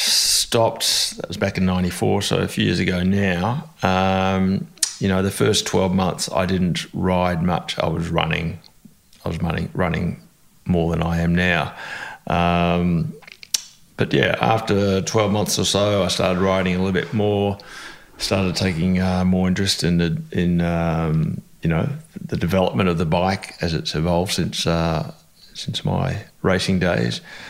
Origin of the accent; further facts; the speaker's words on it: Australia; also born or lived in England; I was actually born in England. Not everybody knows that. They assume I was born in Australia. But when I was very young, I came back to Australia with my mother, who was originally Australian.